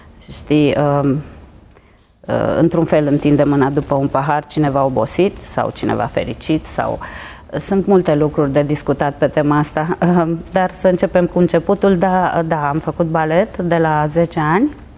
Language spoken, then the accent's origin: Romanian; Tulgheș, Harghita County, Romania; born there; m-am născut la Tulgheș. Tatăl meu a fost medic și mama profesoară